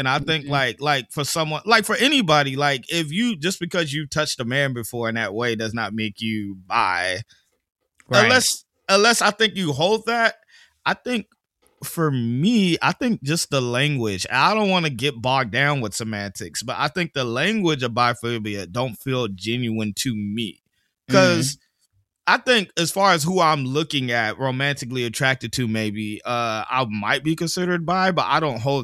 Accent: Fresno, California, United States; Did you hear about in Fresno, California, my hometown, they passed some fucking law

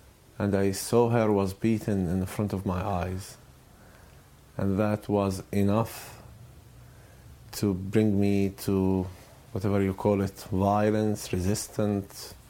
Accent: West Bank, Palestine; English is a second language; And I was raised and grew in the West Bank near Hebron.

